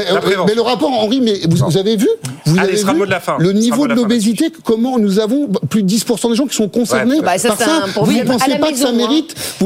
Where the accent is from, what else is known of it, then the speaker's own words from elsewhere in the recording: Hauts-de-France, France; Moi je viens du Nord, on aime bien la patate